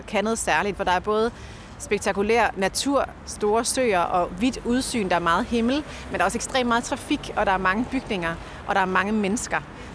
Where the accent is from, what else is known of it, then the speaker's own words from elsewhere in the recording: Aarhus, Central Denmark Region, Denmark; Som gammel aarhusianer, så savner jeg jo toghornet i Aarhus for eksempel.